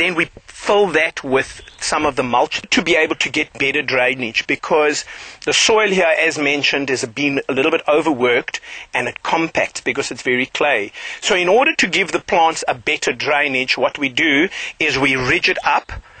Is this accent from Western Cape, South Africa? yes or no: yes; Plettenberg Bay, Western Cape, South Africa; I'm from the Western Cape, Plettenberg Bay, a place called Witterdrift. We've been here for 2 years